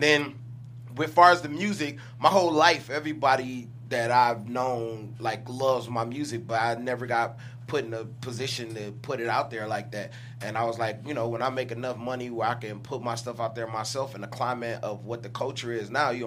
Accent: Detroit, Michigan, United States; I'm from Detroit, man. I went to public school.

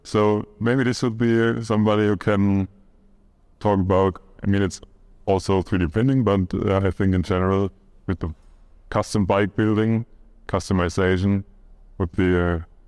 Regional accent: Rhineland-Palatinate, Germany; English is a second language; So in Germany, I grew up in Pfalz, in Palatina.

